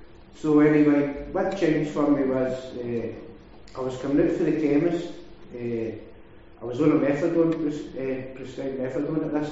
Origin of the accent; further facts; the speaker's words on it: Leinster, Ireland; I'm from Offaly.